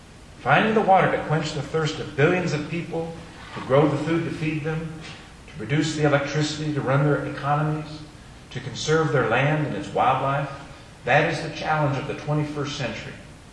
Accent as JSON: {"language": "English", "region": "Idaho", "country": "United States", "said": "my home state of Idaho."}